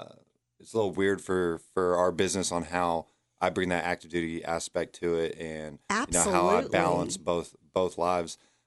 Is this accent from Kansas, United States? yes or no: yes; Dodge City, Kansas, United States; I'm originally from Dodge City, Kansas, just up north